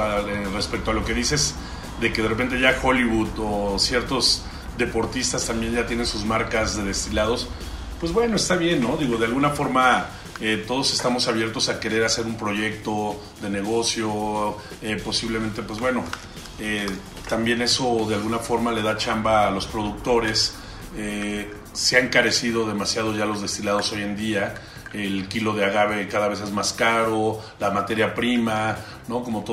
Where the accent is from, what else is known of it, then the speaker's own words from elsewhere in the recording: Mexico City, Mexico; now in Cholula, Mexico; La mitad de mi vida he estado en la Ciudad de México, la otra mitad aquí en Cholula. Por eso me considero un chilango cholulteca y embajador cholulteca ya hoy en día, después de tener ya 25 años viviendo aquí en Cholula.